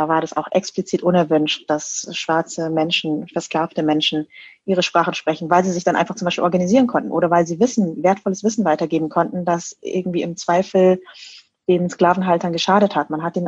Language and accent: German; Bavaria, Germany; Also ich bin auch in Niederbayern groß geworden, super konservative Gegend, Kleinstadt.